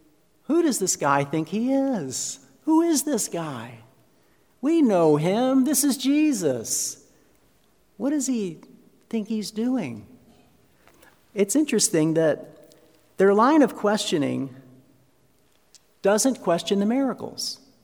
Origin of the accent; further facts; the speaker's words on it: Pittston, Pennsylvania, United States; also born or lived in Wilkes-Barre; My birthplace is Wilkes-Barre, Pennsylvania. But my hometown is Pittston.